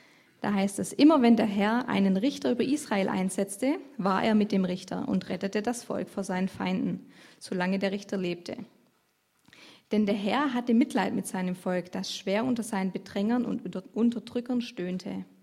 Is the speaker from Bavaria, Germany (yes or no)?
no; Egenhausen, Baden-Württemberg, Germany; Ich bin hier aufgewachsen in Egenhausen, war viele Jahre aktiv